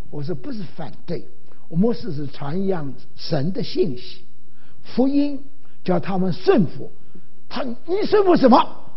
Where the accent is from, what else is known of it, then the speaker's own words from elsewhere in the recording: Wenzhou, Zhejiang, China; 我本人是出生在温州啊，我是浙江温州，所以我是说，老实说，我是温州人。温州话你们听不懂的啊